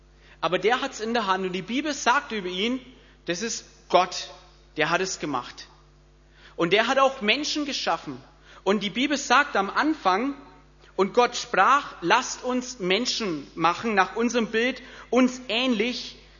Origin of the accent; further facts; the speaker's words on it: Bavaria, Germany; Meine Witze sind nicht die besten. Ich bin halt ein Franke, von daher.